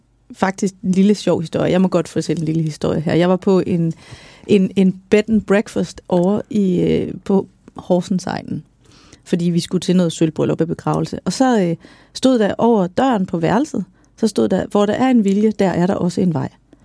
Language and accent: Danish; Jutland, Denmark; og jeg er endda jyde, og min mor er vokset op på egnen.